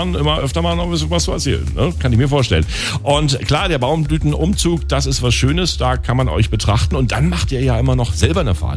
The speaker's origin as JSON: {"language": "German", "region": "Berlin", "country": "Germany", "said": "Also jetzt nicht nur aus Werder, da kommen wir aus Berlin, ne?"}